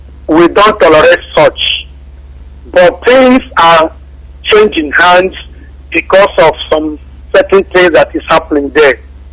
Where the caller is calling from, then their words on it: China; I'm calling from China.